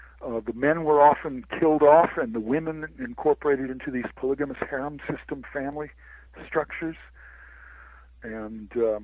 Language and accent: English; the South, United States; I come from the South, so I have no love for these old Southerners who talk racist talk.